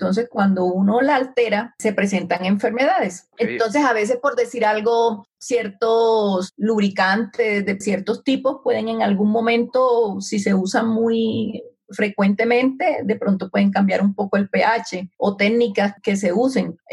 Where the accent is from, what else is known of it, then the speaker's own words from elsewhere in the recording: Planeta Rica, Córdoba, Colombia; Yo soy de Planeta Rica, Córdoba.